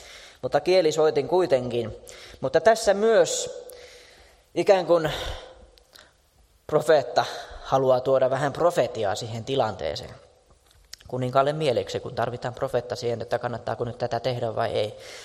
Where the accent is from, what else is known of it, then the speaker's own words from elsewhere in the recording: Lohja, Uusimaa, Finland; Olen kotoisin Lohjalta ja muistan, kun asuin Lohjan keskustassa